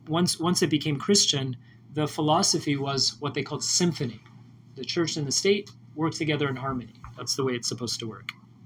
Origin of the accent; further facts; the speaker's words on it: United States; I mean, we're American, and we have this idea of separation of church and state.